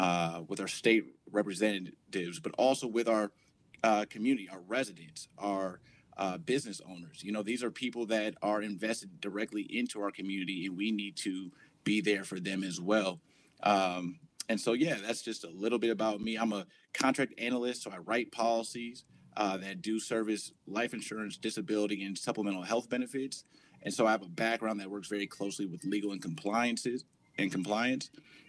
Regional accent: Minneapolis, Minnesota, United States; I'm born and raised in North Minneapolis, third generation resident of North Minneapolis, meaning my parents, my mother grew up over north in Ward 5, and my grandparents came here in the 1960s.

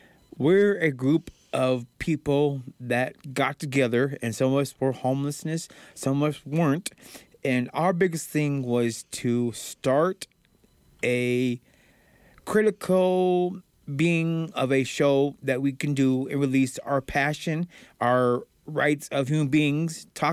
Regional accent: Wyoming, United States; I'm from Thamopus, Wyoming. I'm from the Wind River Reservation. I'm on Northern Plains of Arapaho

